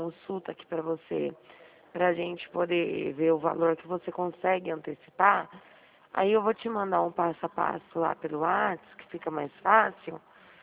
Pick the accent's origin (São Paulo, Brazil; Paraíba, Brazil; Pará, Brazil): São Paulo, Brazil; eu sou do estado de São Paulo